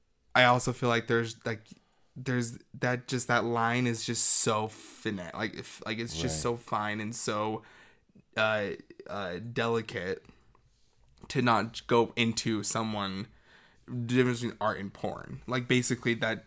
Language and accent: English; Utah, United States; I just also growing up in Utah